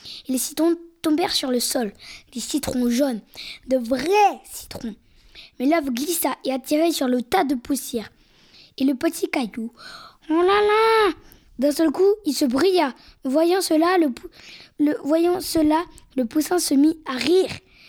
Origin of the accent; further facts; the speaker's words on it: Mali; J'ai choisi ce conte parce que je l'adore et en plus, je viens du Mali.